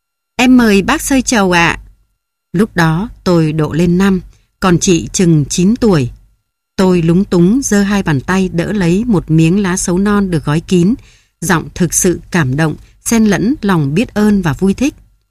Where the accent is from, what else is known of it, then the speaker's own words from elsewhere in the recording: Hanoi, Vietnam; Nhưng với thành phố quê hương của mình là Hà Nội thì tôi đã chuyển nhà từ phố Bà Triệu khi còn nhỏ, rồi về Yên Phụ cùng bố mẹ và anh chị